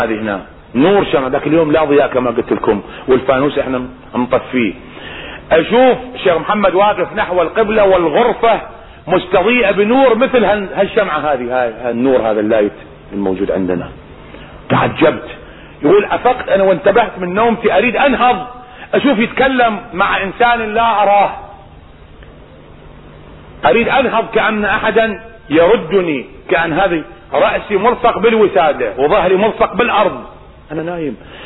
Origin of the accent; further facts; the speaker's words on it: Najaf, Najaf Governorate, Iraq; الشاب شبهته بشاب كان عندنا في النجف